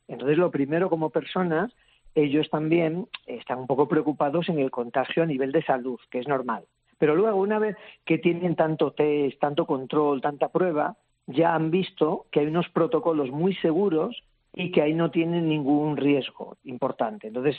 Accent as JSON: {"language": "Spanish", "region": "Asturias", "country": "Spain", "lives_now": "Madrid, Spain", "said": "yo aunque vivo en Madrid, soy de Asturias y conozco un poco la mina y he visitado alguna"}